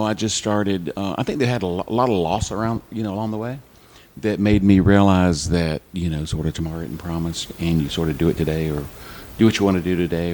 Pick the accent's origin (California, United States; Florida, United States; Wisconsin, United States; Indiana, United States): Florida, United States; Panama City Beach; born there; Well, I was actually born in Panama City Beach